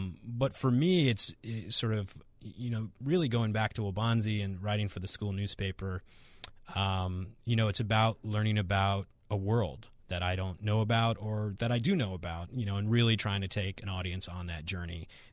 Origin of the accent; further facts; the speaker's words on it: Naperville, Illinois, United States; growing up in Naperville made me want to get out more and made me appreciate more where I'm from.